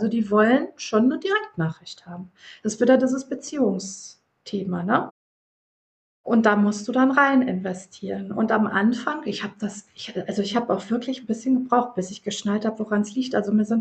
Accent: Germany; dass ich halt mit Leuten aus der ganzen Welt arbeite, habe ich für mich einfach entschieden, ich bin ich bin Deutsche, ich agiere wie eine Deutsche und ich erkläre das aber im Vorfeld.

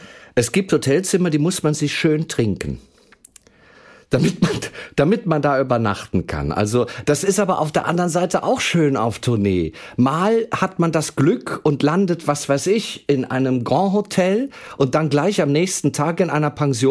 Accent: Hellenthal, North Rhine-Westphalia, Germany; aufgewachsen bin ich in Hellenthal. Das ist ein 3000-Seelendorf mitten in der Eifel. Da ist halt sehr viel Gegend, eine wunderschöne Gegend.

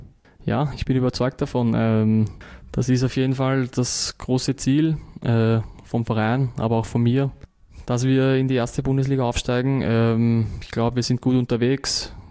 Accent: Vienna, Austria; Ich als Wiener

